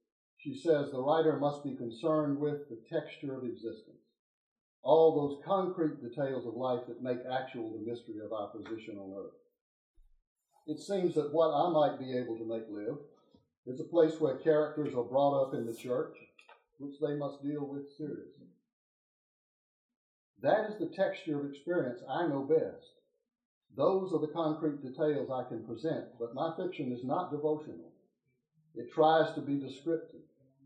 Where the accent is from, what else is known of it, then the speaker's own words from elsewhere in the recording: Monroe, Georgia, United States; I grew up in Monroe, Georgia, in a Southern Baptist family.